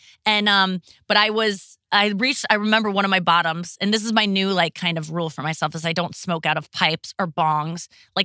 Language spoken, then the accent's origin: English; Ohio, United States; now in St. Louis, United States; I'm from Ohio too. But I moved to St. Louis from Ohio